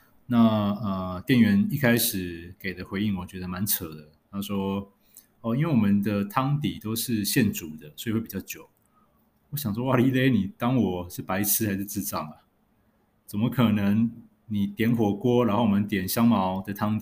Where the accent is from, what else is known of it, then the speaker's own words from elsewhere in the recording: Taiwan; 所以我们台湾人也就跟着叫洞饭洞饭洞饭，对。